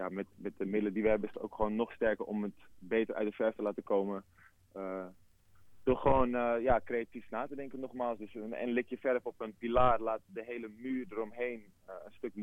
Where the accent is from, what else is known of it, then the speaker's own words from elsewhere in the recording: Heerhugowaard, North Holland, Netherlands; born there; Ik ben zelf geboren in Rijgersbosch. Dus de connectie die ik heb met de buurt is een hele organische.